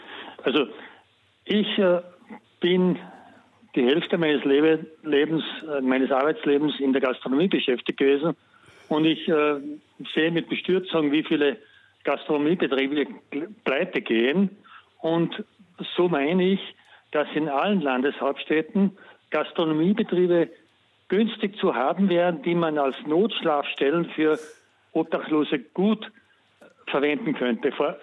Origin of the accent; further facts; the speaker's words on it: Salzburg, Austria; Ich bin gebürtiger Salzburger. Ich kenne die Stadt Salzburg ziemlich gut. Wohne aber jetzt in Kärnten.